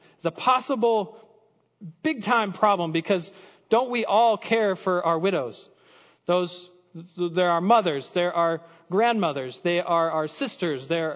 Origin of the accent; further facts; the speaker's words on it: Minnesota, United States; first language en; Being from Minnesota, growing up, born and raised here, 100%, I know 100% that English is my first language.